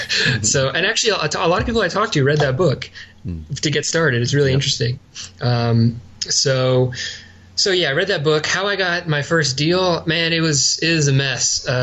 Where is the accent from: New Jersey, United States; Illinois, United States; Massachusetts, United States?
New Jersey, United States; Edison; now in Delaware, United States; I'm from New Jersey originally, you know, central North Jersey or Edison area.